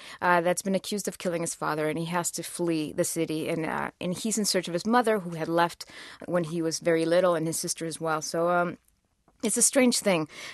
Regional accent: Tijuana, Baja California, Mexico; English is a second language; I was born in Tijuana, which is at the border. And, you know, I grew up there most of my life. And it's a city that I'm very connected to.

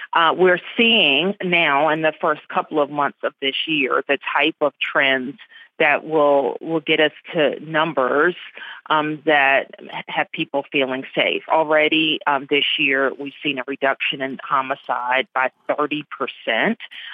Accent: Washington, District of Columbia, United States; you know, I'm born and raised in Washington, D.C. I've seen D.C. at the worst of times.

